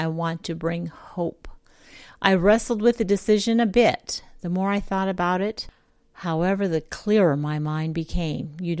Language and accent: English; Jacksonville, Florida, United States; I hopped on a flight from Missouri and headed straight to my hometown of Jacksonville, Florida, to help prepare friends, family, and strangers for Irma's arrival.